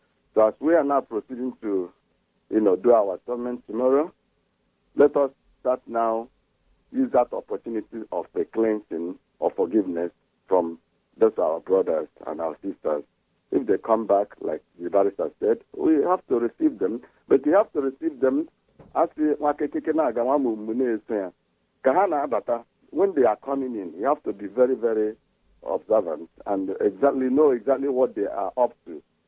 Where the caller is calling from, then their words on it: Manchester, North West England, United Kingdom; I'm calling from Manchester.